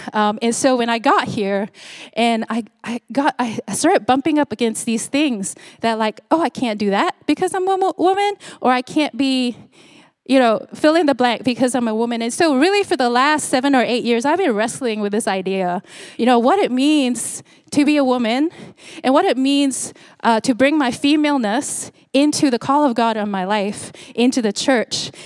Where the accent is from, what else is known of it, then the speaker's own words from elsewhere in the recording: Singapore; moved away as an adult; now in United States; But I'm from Singapore, and I've been doing ministry for over 20 years. And I moved here to the 757 in 2016.